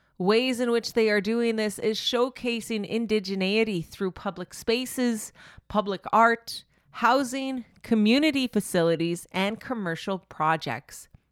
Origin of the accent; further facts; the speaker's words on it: Manitoba, Canada; I come from Broken Head Ojibwe Nation, of course, in Treaty One territory.